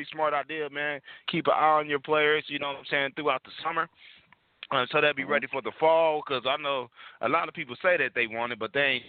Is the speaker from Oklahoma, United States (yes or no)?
yes; Muskogee, Oklahoma, United States; I know we grew up there in Muskogee.